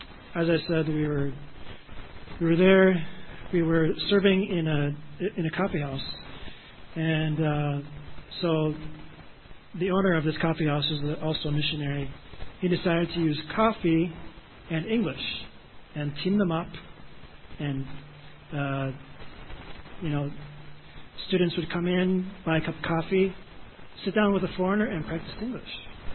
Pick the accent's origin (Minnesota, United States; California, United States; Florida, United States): Minnesota, United States; Waconia; I come from Waconia, Minnesota. I don't know if you've heard of that. It's a small town southwest of the Twin Cities